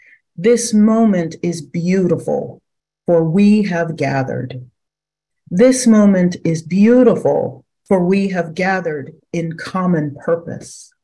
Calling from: Davis, California, United States; I come to you from Davis, California, on the ancestral lands of the Yochadehiwenten Nation.

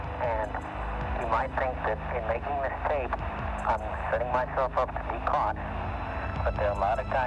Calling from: Frederick, Maryland, United States; I'm calling from Frederick, Maryland.

